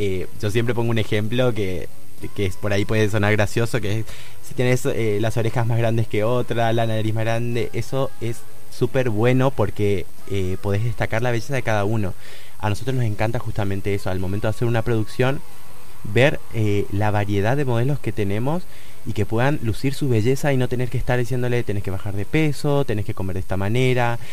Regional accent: Las Lomitas, Formosa, Argentina; Sí, soy de acá.

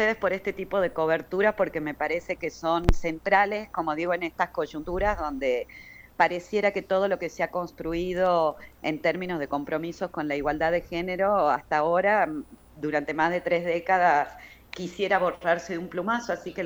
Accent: Tucumán, Argentina; yo soy de Tucumán

